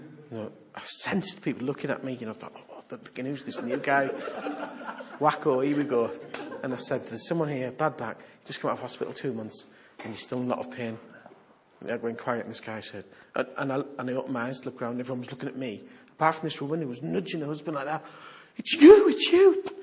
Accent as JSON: {"language": "English", "country": "United Kingdom", "said": "I couldn't help it. I'm British, you know."}